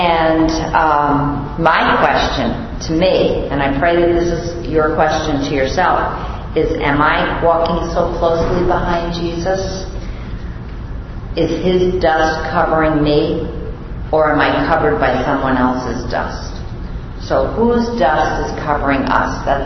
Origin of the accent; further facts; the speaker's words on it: Bronx, New York, United States; accent: Bronx; I'm just probably using my Bronx accent.